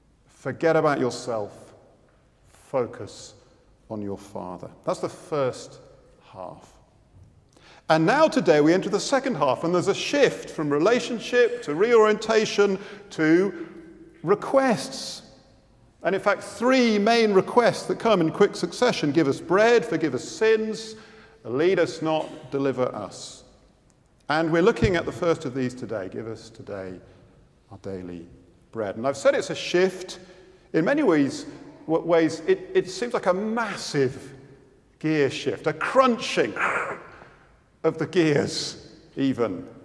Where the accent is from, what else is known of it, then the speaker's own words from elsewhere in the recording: South East England, United Kingdom; I grew up in Oxfordshire, not far from Brize Norton, the well-known military air base.